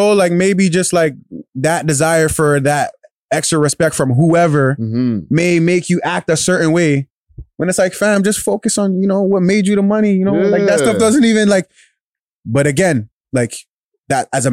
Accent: Toronto, Ontario, Canada; cause I'm from a city, you know, I'm from Toronto.

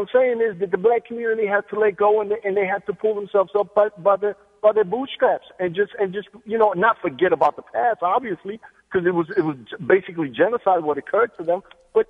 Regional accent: New York City, New York, United States; The black community, I'm Puerto Rican, born and raised in Bedford-Stuyvesant.

